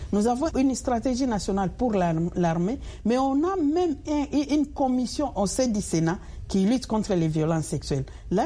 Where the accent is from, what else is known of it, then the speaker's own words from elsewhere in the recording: DR Congo; nous, en tant que Congolais